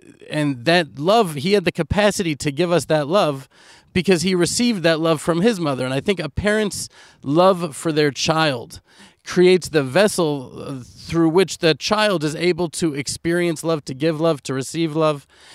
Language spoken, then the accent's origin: English; Texas, United States; And growing up in Texas, I felt very much like to be a Jew is to be part of a family